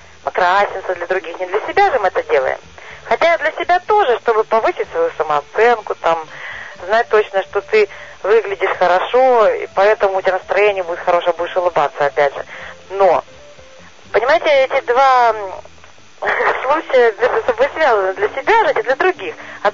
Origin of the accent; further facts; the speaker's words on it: Russia; moved away; Я как раз ровно 16 лет живу в этом городе. Я из России сама.